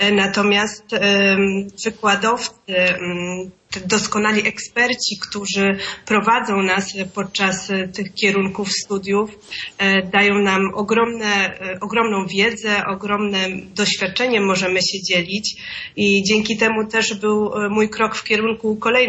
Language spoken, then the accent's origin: Polish; Opole, Opole Voivodeship, Poland; Jestem z Opola.